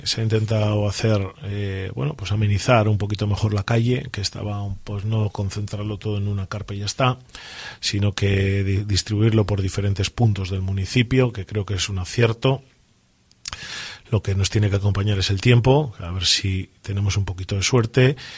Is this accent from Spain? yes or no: yes; Laredo, Cantabria, Spain; ¿qué vamos a vender de Laredo los que somos de Laredo? ¿No? Nada más que nuestro pueblo, ¿no? Que es magnífico.